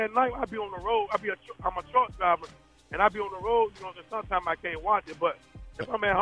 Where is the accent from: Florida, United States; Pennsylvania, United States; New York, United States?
New York, United States; Freeport; I'm originally from Freeport, New York.